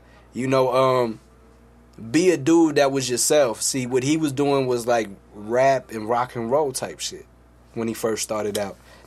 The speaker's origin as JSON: {"language": "English", "region": "East Coast", "country": "United States", "said": "Well, I'm from the East Coast, I'm not biased."}